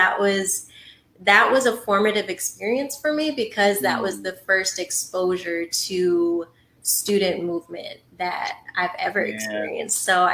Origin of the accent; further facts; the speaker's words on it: Cincinnati, Ohio, United States; Yeah, so I grew up in Cincinnati all my life, spent in Cincinnati, Ohio.